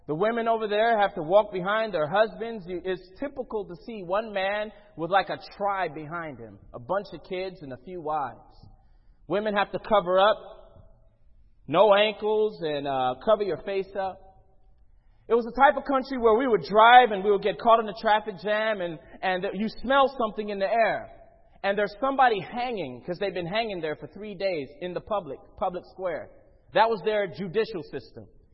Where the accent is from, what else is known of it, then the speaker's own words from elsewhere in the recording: Gloucester, South West England, United Kingdom; born there; I was born in Gloucester, England in 1981. I was born in a Muslim home. I have four siblings, a twin brother and a brother Javed.